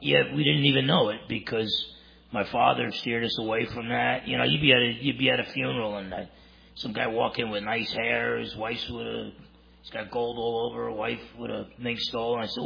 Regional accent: New Jersey, United States; I grew up in Essex County, New Jersey, and it was a Roman Catholic family.

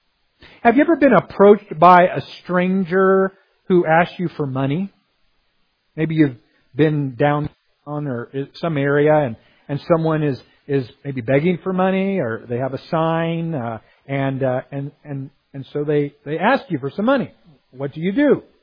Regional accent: Missouri, United States; it would get dark around 9 o'clock in the summer where I was growing up in Missouri.

